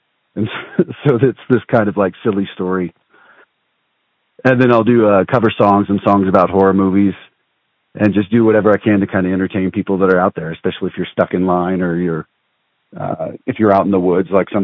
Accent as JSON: {"language": "English", "region": "Louisiana", "country": "United States", "said": "out in Texas and Louisiana, which is where, as I said, I was from Louisiana. So we basically did the South. And then whenever I moved up here"}